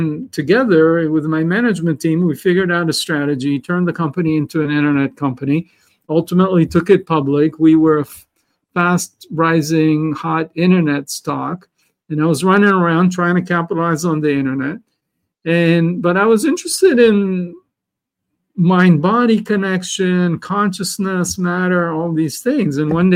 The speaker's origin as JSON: {"language": "English", "country": "Israel", "tie": "born or raised there", "second_language": "English", "said": "So I was born and raised in Israel, a war-torn part of the world."}